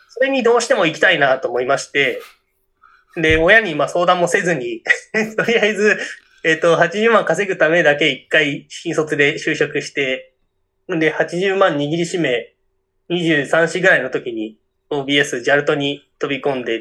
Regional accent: Kanto, Japan; まあ、その時に私も関東でずっと生まれ育っていましたので

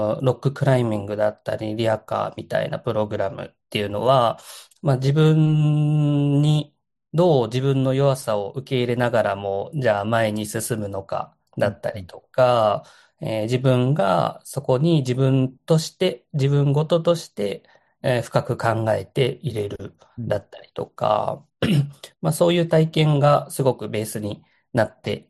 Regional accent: Fukuoka, Japan; もともと今、関西の兵庫だったり大阪をベースに活動してるんですけど、もともとの出身は生まれは福岡の育ちで、福岡で育ってきて

